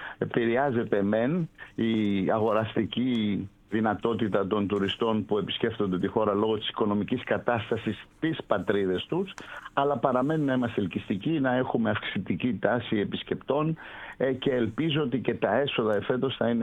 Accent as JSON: {"language": "Greek", "country": "Greece", "said": "θα έλεγα εγώ σαν άνθρωπος και της αγοράς αλλά και ως Έλληνας πολίτης"}